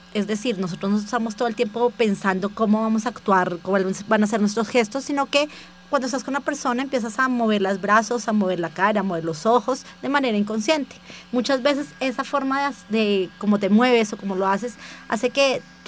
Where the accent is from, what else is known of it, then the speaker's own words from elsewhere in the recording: Colombia; una cultura como la colombiana, no saludamos de beso o no abrazamos.